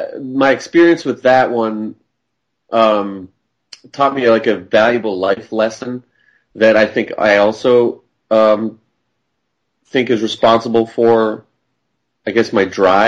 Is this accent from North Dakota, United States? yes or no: yes; Fargo, North Dakota, United States; I grew up in Fargo, North Dakota.